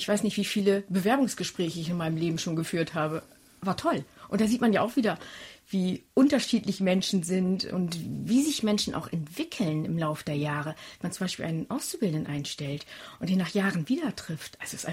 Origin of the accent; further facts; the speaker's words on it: Leuchtenburg, Lower Saxony, Germany; Also ich komme aus Leuchtenburg, das grenzt an Bremen-Lesum dran.